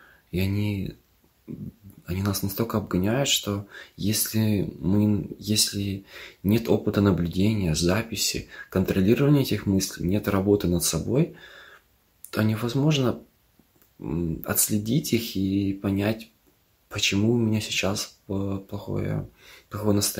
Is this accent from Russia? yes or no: no; Chișinău, Moldova; я из Молдовы, Кишинев.